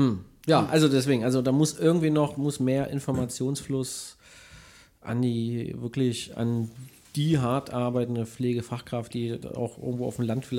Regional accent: Berlin, Germany; Wir sind als Berliner einfach hart gescholten gerade.

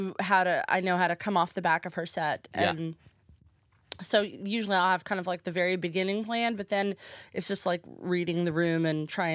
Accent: Lexington, Kentucky, United States; Because I'm from Lexington, Kentucky, which has quite a big leather scene.

